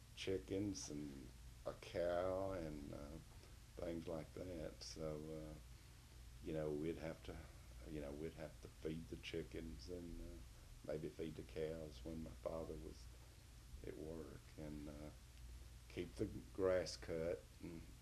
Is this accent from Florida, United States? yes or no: no; Roswell, New Mexico, United States; I was born in Roswell. What is Roswell today? When I was born, we was probably a mile out of what was then the city limits of Roswell.